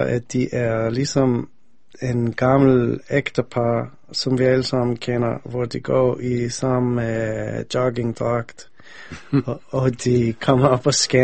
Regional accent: United States; now in Denmark; da jeg voksede op i USA, så vi havde altid familie i Israel

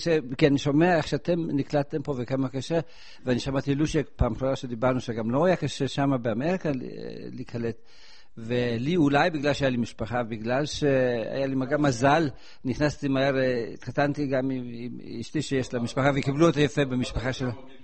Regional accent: Poland; now in Israel; אני בא מהארץ, ששם הלכתי מכות עם הפולנים, פה אני בוא לישראל

